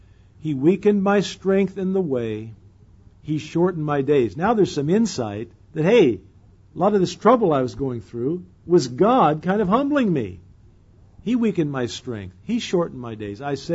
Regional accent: Indianapolis, Indiana, United States; born there; When I was born in 1940 in Indianapolis, Indiana, my dad was already a pastor

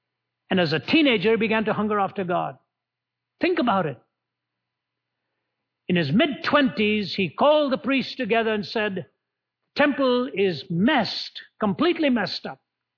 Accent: India; I was born and raised in India. My ancestors were Orthodox Hindu priests. They came from the highest caste of the Hindu priesthood called the Nambudris.

